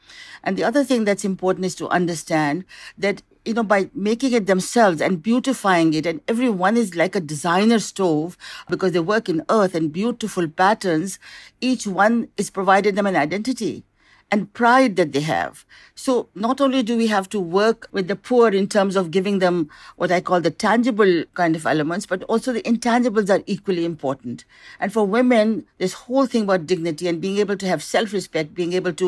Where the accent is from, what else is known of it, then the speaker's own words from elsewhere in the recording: Pakistan; Yes, I'm from Pakistan